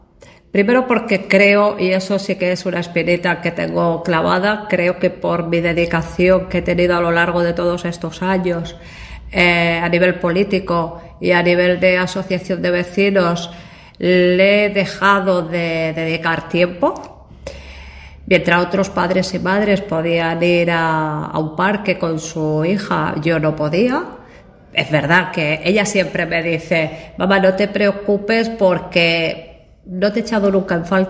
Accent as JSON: {"language": "Spanish", "region": "Extremadura", "country": "Spain", "lives_now": "El Prat de Llobregat, Spain", "said": "Mi lugar en el mundo es en el Prat, pero yo soy extremeña, yo soy de Extremadura, y a mí me gusta mucho mi pueblo. Me gusta mucho Almuarín, que yo soy de Almuarín, de la tierra de los higos"}